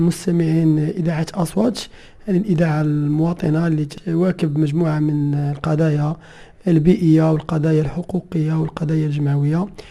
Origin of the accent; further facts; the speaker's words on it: Morocco; بالنسبة للمياه يعني هو واحد الخطر اللي تينتظرنا احنا كمغاربة.